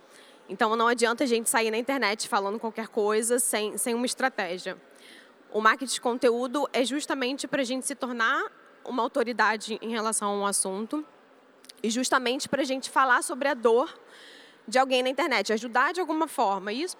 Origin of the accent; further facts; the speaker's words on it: Brazil; eu sou brasileira, acho que não dá para perceber.